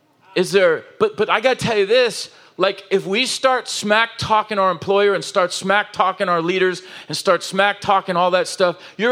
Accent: Oceanside, California, United States; I could think of other words, but I'm from Oceanside.

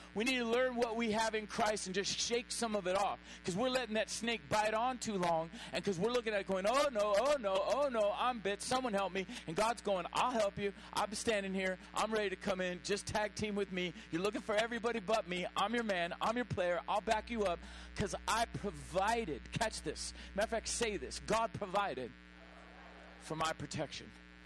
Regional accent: Oceanside, California, United States; I used to think just because I'm from Oceanside, we had something.

